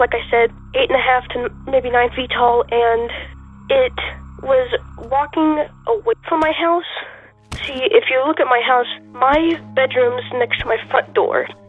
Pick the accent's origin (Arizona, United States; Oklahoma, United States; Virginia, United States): Oklahoma, United States; from Oklahoma